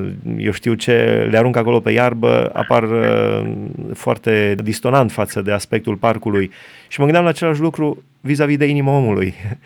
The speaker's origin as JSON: {"language": "Romanian", "country": "Romania", "tie": "born there", "said": "Eu sunt bucuros că m-am născut în România."}